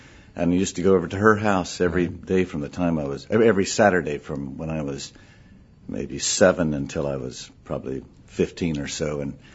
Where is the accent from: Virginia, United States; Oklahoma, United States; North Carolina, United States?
North Carolina, United States; Davidson; I grew up in Davidson.